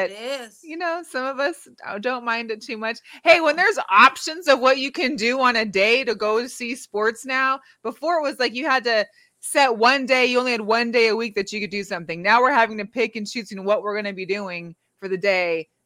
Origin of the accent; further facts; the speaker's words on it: Seattle, Washington, United States; I'm from Seattle, Pacific Northwest. So there's a lot of curling up in my parts.